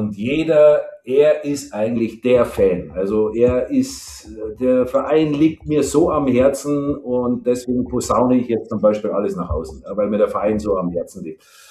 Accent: Bavaria, Germany; Also ich bin aus Bayern, also aus Umgebung von München.

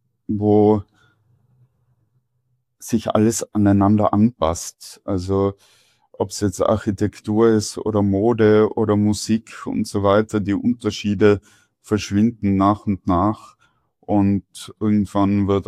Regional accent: Tyrol, Austria; das ist auf jeden Fall der größte Pluspunkt von Tirol oder von dem Ort, wo ich herkomme.

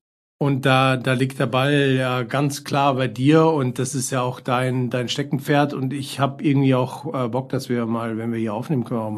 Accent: Bavaria, Germany; born there; now in Munich, Germany; Ich bin Familienvater, lebe in München schon sehr, sehr lange, bin aber eigentlich gebürtiger Niederbayer, den man mir nicht mehr anhört.

